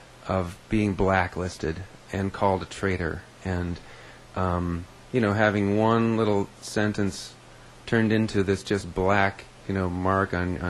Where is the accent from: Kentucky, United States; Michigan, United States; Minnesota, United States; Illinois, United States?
Minnesota, United States; Minneapolis; was talking about Minneapolis, so he might have just been making a kind of a cultural statement about my hometown.